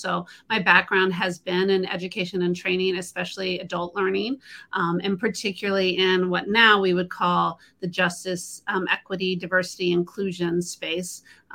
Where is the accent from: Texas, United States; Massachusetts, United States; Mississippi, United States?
Texas, United States; Dallas; also born or lived in Iowa; I was born in Iowa, but I grew up in Texas in the Dallas area, a suburb of Dallas.